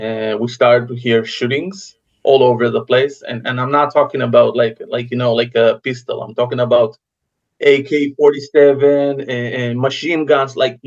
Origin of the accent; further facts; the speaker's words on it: Kibbutz Sufa, Southern District, Israel; now in Ra'anana, Israel; I was born and raised in Kibbutz Sufa, which is really close, about 1 kilometer from Gaza border on the south. And right now, in those days, I live in Ra'anana, which is a kind of a medium city north to Tel Aviv.